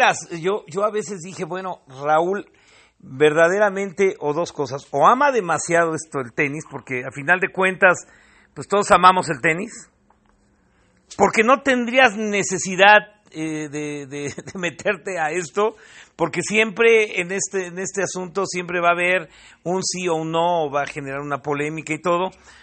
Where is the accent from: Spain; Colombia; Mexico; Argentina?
Mexico; tengo mis derechos como mexicano